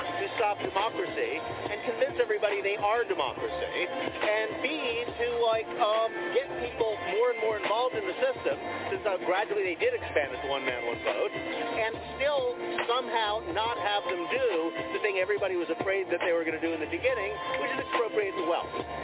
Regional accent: United States

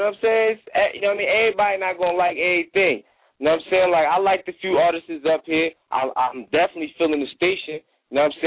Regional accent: New Jersey, United States; I'm down here, Dolo. I'm from Jersey.

